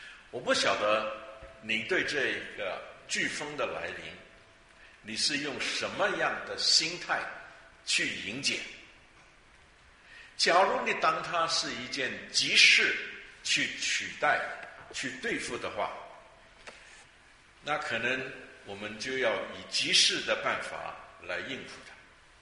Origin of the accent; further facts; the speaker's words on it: Guangdong, China; 特别是我们广东人，我们受佛教的影响好像比别的语言的族类来得更深。